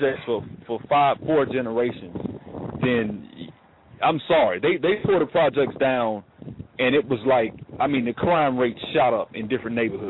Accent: Alabama, United States; I'm from Alabama, so I mean, that's my home state.

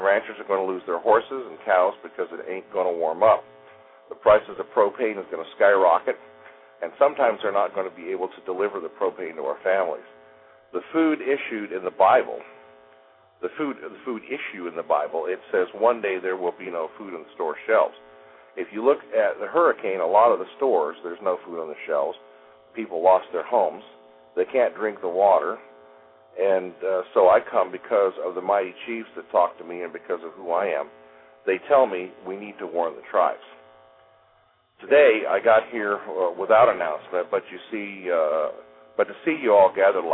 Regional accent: Batesland, South Dakota, United States; I'm from Batesland, South Dakota.

